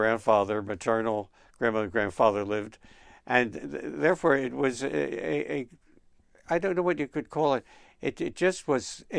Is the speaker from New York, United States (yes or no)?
no; Philadelphia, Pennsylvania, United States; And I'm thankful that my history was a very good one growing up in Southwest Philadelphia. I'm one of six, the oldest of six.